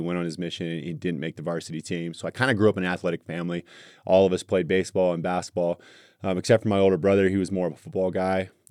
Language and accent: English; Irvine, California, United States; But my childhood is with Irvine. I grew up in Irvine. I'm the third of six kids.